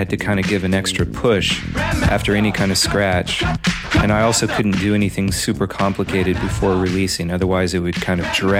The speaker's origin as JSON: {"language": "English", "town": "Davis", "region": "California", "country": "United States", "tie": "born or raised there", "said": "In my hometown of Davis, California, there was only one DJ playing hip hop."}